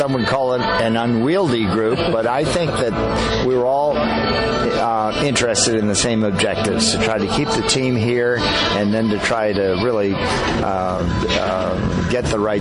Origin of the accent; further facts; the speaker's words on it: New York City, New York, United States; with my background watching them go when I grew up in New York City.